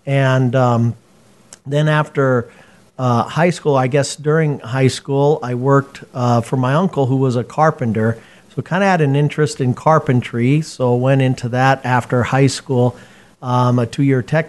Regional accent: Columbus, Nebraska, United States; But I was born and raised in Columbus, Nebraska, so the middle part, and went to Catholic grade school and high school in Columbus, and have two brothers, two sisters.

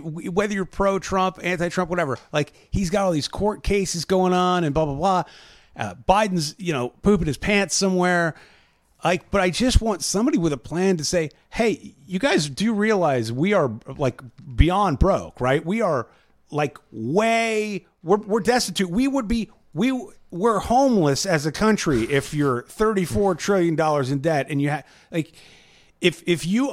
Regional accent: United States; It was never something that was front of mind to me, right? As just an American going about my daily.

